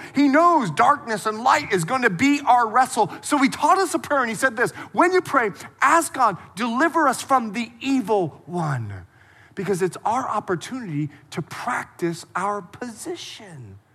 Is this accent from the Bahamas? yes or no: yes; Bahamas; I'm a Bahamian, right? I'm from the Bahamas.